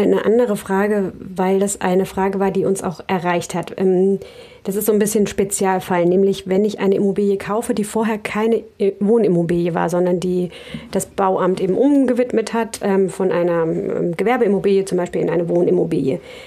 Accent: Lübeck, Schleswig-Holstein, Germany; ich komme aus Lübeck.

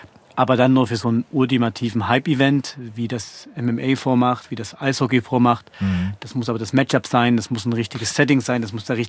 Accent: Leipzig, Saxony, Germany; ich komme aus Leipzig

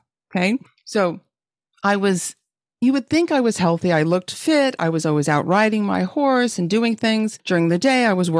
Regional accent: New York City, New York, United States; I was a little kid. I grew up in New York City.

